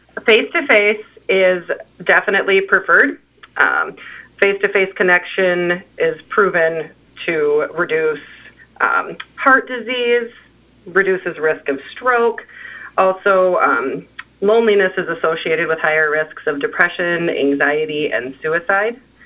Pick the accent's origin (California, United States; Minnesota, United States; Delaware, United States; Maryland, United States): Minnesota, United States; Montevideo; I am actually born and raised in Montevideo. I did my undergrad education at Carroll College in Waukesha, Wisconsin, and came back to the area